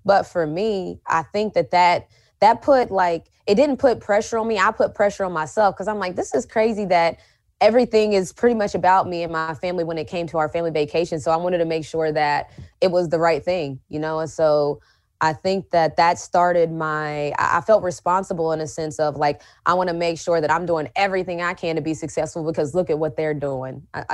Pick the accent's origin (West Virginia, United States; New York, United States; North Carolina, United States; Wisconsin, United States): West Virginia, United States; And so I think growing up in West Virginia, going to school in stores helped me in that aspect, because I was used to not having a lot of entertainment around me. You know, I was used to being able to entertain myself. I'm country.